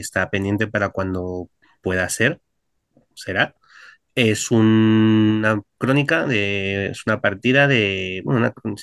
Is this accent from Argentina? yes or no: no; Alcalá de Henares, Community of Madrid, Spain; Yo soy de Alcalá, vivo aquí